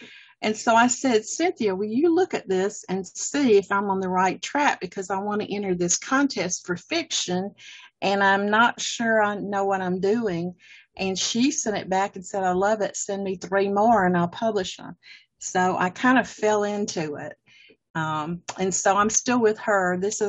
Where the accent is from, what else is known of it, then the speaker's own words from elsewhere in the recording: the South, United States; And I was born and raised in the South, and when I moved north for 10 years, I realized how different things are as far as the way you're raised